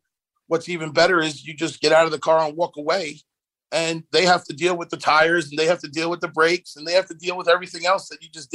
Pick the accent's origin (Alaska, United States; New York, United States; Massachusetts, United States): New York, United States; Long Island; I grew up in Long Island at Garden City Country Club as a caddy